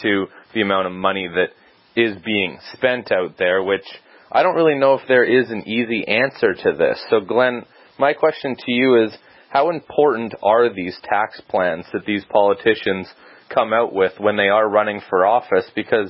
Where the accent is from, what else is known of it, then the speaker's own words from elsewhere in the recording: Canada; Plus, being Canadian, there are some differences between our taxes.